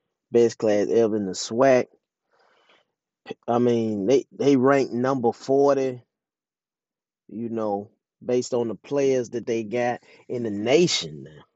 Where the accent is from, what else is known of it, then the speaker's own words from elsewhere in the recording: Jackson, Mississippi, United States; I'm a Jacksonian. I'm from Jackson, Mississippi, and Jackson State is in Jackson, Mississippi, and that's my alma mater.